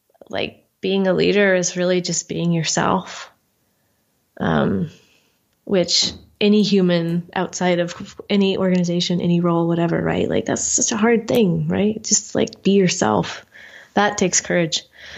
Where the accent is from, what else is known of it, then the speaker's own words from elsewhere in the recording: Wisconsin, United States; I grew up in Wisconsin, and I got my first horse when I was 11.